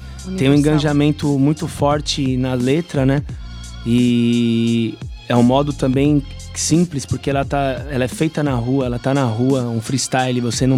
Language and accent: Portuguese; São Paulo, Brazil; não porque nasci em outra cidade, mas fui criado ali em Heliópolis e muita criminalidade e falta de acesso a um lugar cultural.